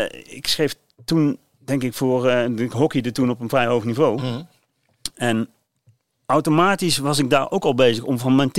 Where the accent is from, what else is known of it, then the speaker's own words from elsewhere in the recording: Helmond, North Brabant, Netherlands; Opgegroeid in Helmond